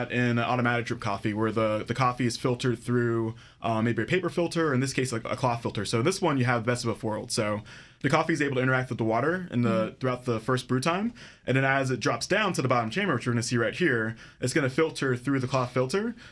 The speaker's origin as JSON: {"language": "English", "town": "Baltimore", "region": "Maryland", "country": "United States", "said": "Hey, just because I'm from Baltimore doesn't mean you know."}